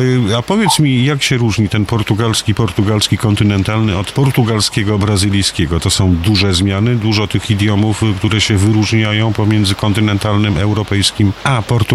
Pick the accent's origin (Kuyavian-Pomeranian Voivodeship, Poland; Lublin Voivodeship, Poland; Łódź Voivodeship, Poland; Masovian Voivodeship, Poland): Lublin Voivodeship, Poland; ja pochodzę spod Zamościa, to jest około 100 kilometrów do Lublina, więc ta nasza ściana wschodnia